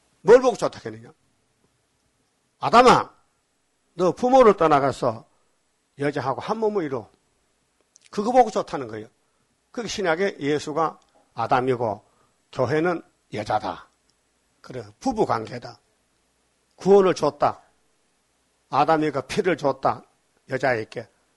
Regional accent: South Korea; 그 서양 사람은 빵을 주식이지 우리는 한국 사람은 밥 먹잖아

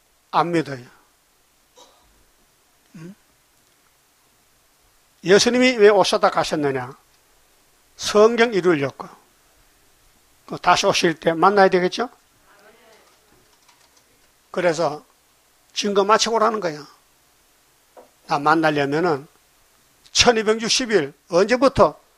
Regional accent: Gyeongsang, South Korea; 이 사람 경상도 우리 고향 사람인데

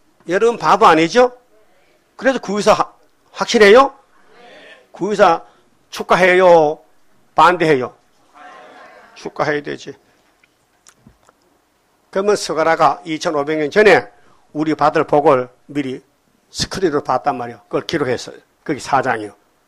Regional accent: Gyeongsang, South Korea; 난 경상도 고향이라니까요.

